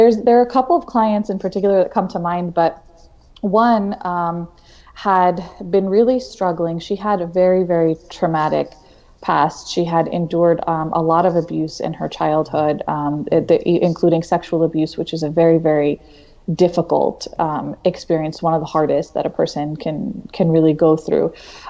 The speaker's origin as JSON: {"language": "English", "region": "New York", "country": "United States", "said": "I'm originally from New York. I went to Brooklyn College."}